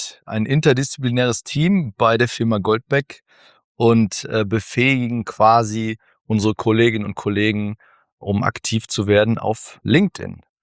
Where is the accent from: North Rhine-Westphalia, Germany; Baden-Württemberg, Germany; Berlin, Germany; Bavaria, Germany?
North Rhine-Westphalia, Germany; Leopoldshöhe; also born or lived in Herford; Geboren in Herford und auch gewachsen in Leopoldshöhe, also ähnlich dörflich.